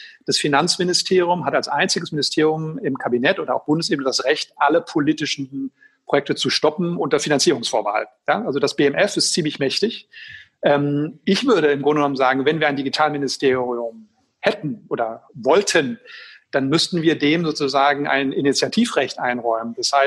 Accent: Schwerte, North Rhine-Westphalia, Germany; in Schwerte, meiner Heimatstadt

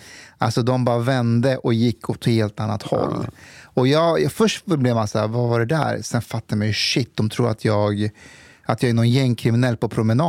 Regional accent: Stockholm, Stockholm County, Sweden; som stockholmare

